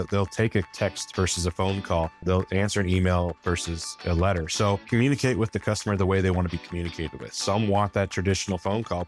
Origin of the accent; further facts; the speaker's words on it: Colorado, United States; I'm born and raised in Colorado, so Dish was a household name.